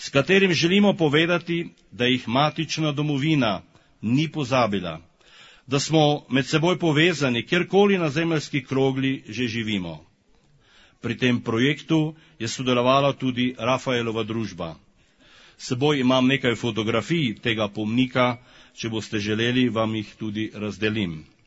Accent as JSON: {"language": "Slovenian", "region": "Mura", "country": "Slovenia", "said": "Res je, prihajam iz Prekmurja. Vse povsod same ravnice, le v Lendavskih goricah in na Goričkem ravnice rahlo zvalovijo."}